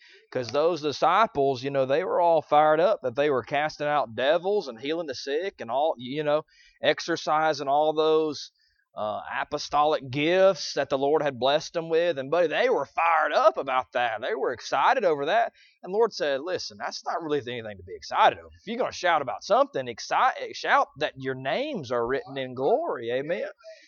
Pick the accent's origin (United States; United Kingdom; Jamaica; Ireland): Ireland; One of the home folks. I'm Irish, you know.